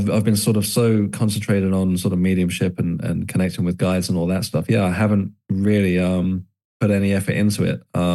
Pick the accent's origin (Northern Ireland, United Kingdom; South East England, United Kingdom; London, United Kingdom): South East England, United Kingdom; as a kid, growing up in the 80s and 90s, I grew up on the Isle of Wight, and I wandered into an esoteric bookshop in a place called Ryde on the Isle of Wight.